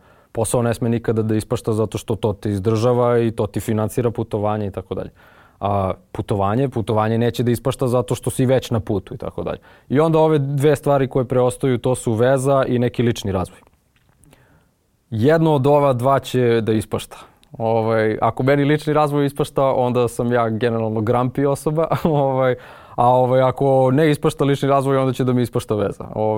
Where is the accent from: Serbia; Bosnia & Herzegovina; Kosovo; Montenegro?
Serbia; odakle si ti? Kao iz Srbije, ja rekao